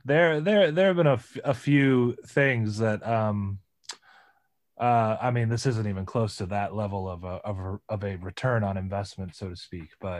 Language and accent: English; Detroit, Michigan, United States; But I'm originally from Detroit, and there are some record stores there.